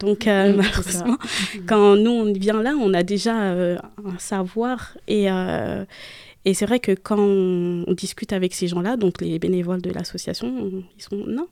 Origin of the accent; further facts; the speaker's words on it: France; nous, on vient avec nos airs d'Européens qui avons grandi en France